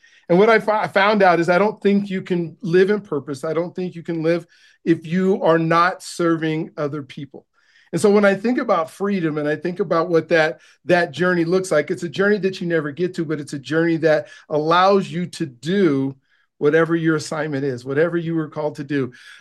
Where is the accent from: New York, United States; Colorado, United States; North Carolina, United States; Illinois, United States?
Colorado, United States; Denver; I grew up here in Denver, Colorado, and I went to California.